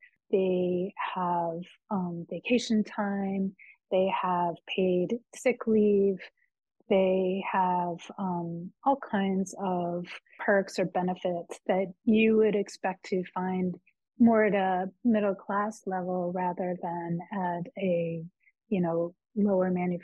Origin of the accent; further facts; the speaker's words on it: United States; I'm focused on America because I'm American.